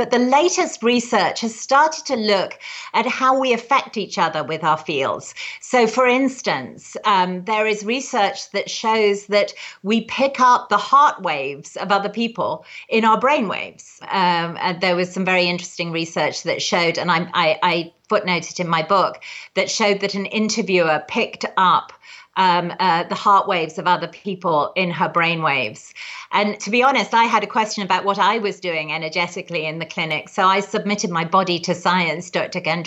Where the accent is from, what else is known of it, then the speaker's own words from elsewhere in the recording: England, United Kingdom; I am an English acupuncturist who trained in California at the Pacific College of Oriental Medicine San Diego, California.